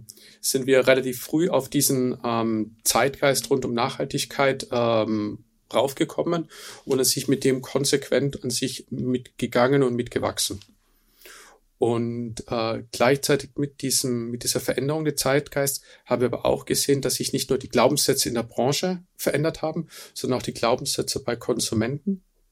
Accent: Austria; Also ich bin Österreicher

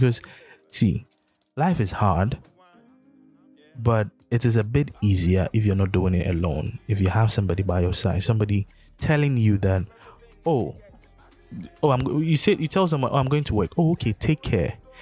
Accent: Race Course, Ghana; Where we grew up, I grew up in Race Course, right? It's a 3-bedroom house. That's where we stayed since 2008 or something.

